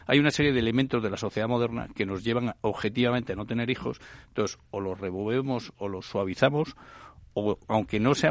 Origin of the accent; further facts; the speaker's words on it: Asturias, Spain; born there; Yo soy asturiano de nacimiento, es la primera región que se queda sin población.